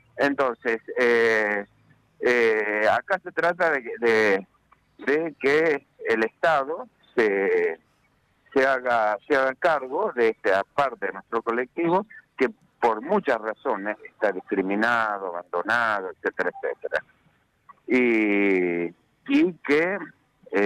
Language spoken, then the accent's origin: Spanish; Rosario, Santa Fe, Argentina; Nosotros rosarinos, no somos rosarinos, pues somos santafesinos, fundamentalmente.